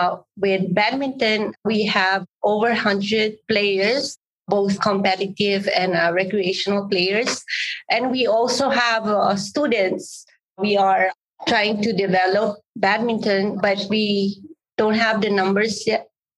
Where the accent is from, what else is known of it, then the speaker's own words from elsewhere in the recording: Philippines; moved away; I came from Philippines, so I migrated here.